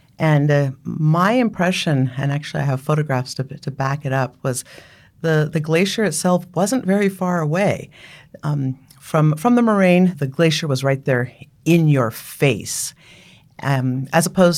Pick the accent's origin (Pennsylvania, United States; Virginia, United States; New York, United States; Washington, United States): Washington, United States; Seattle; I grew up in Seattle, and I grew up in a family that did a lot of camping and hiking